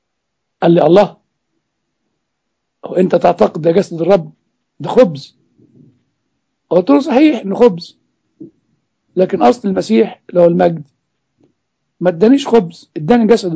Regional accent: Egypt; إحنا مثلا عندنا في مصر

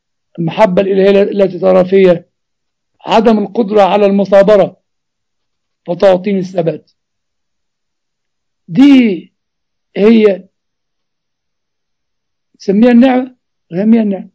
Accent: Egypt; لان انا مصري

